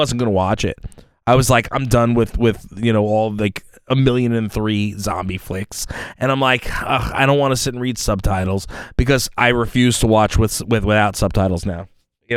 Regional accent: Uniondale, New York, United States; I was a Nassau County boy, you know? I came from Uniondale. That's farther than where she was.

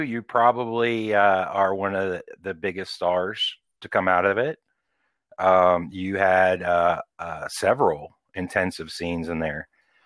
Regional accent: Portland, Maine, United States; born there; So I was born... Portland, Maine, and my parents divorced when I was about 8

